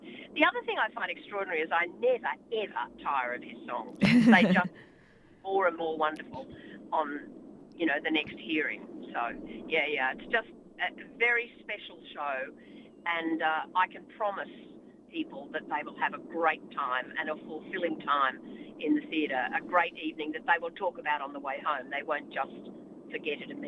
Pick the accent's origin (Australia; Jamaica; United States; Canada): Australia; Brisbane, Queensland; now in Sydney, Australia; I was born in Brisbane. I came to Sydney in the early 70s